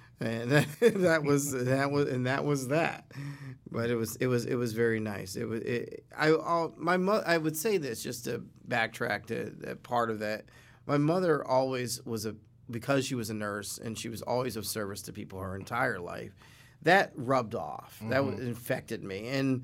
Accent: Pittsburgh, Pennsylvania, United States; a lot of people are catching on to a days gone by glimpse of my hometown through the movie Fences by August Wilson.

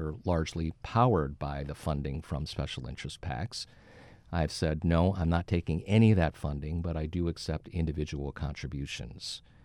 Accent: Little Falls, New York, United States; Born and raised in Little Falls, small town about halfway between Albany and Syracuse.

